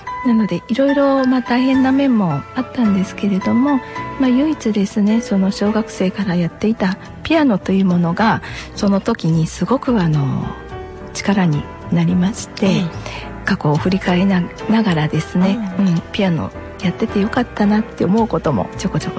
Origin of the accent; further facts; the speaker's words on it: Toyokawa, Aichi, Japan; 出身はですね、東三河の豊川市になります、